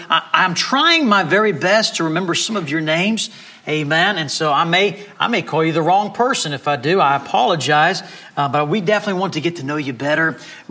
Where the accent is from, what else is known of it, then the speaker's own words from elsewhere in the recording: Bahamas; now in United States; I didn't always grow up here in the United States. I was sharing this with our teenagers this morning, the teenage class. I grew up in the Bahamas.